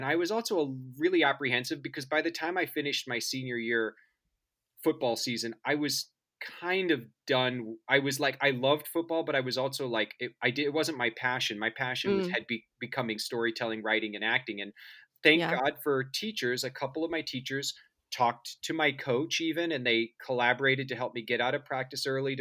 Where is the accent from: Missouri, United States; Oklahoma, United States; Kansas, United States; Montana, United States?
Kansas, United States; I grew up in Kansas, in the suburbs of Kansas City, and I was always entranced by movies and theater.